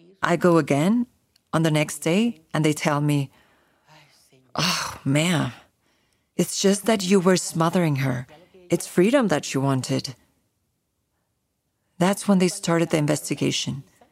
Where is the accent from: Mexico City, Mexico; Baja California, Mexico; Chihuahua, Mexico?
Chihuahua, Mexico; Ciudad Juarez; I'm originally from Ciudad Juarez, Chihuahua